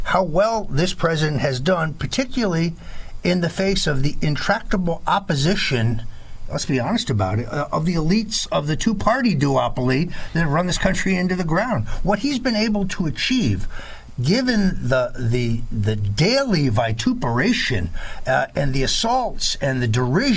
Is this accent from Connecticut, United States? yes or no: yes; Connecticut, United States; Well, Howie, first of all, I'm a New Englander. I'm from Connecticut, and you are a radio legend where I come from.